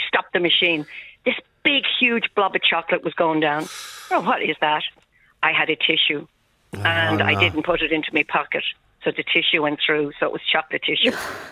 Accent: Dublin, Leinster, Ireland; I was from Rialto Buildings originally

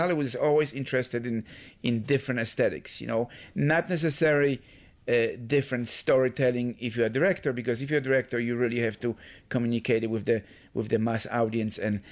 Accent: Poland; moved away as an adult; I grew up in Poland. My first 20 years I spent there. So my aesthetics, my ideology, my knowledge of the world were shaped by my first 20 years of my life in Poland.

